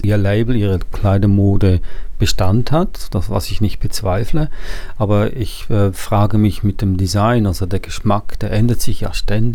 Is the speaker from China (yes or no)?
no; Switzerland; dann muss ich als Schweizer sagen